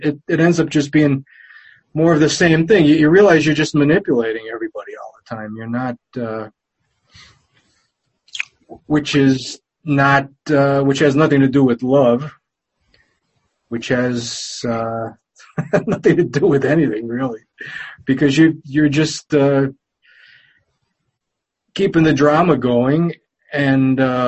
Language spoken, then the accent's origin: English; Pennsylvania, United States; now in Dalton, United States; I'm from northeastern Pennsylvania. I live in a town called Dalton right now.